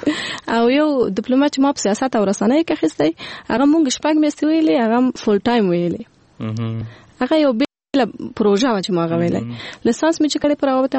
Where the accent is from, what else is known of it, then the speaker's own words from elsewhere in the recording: Kabul, Afghanistan; also born or lived in Logar; زه د لوګر ولایت یم د لوګر ولایت یم او کابل کې پیدا شوی یم کابل کې لوی شوی یم